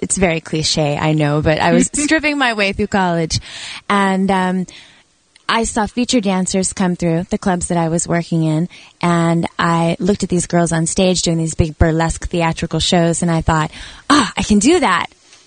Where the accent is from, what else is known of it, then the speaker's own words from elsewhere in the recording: San Antonio, Texas, United States; I came to L.A. for a little while from Texas. I'm from San Antonio.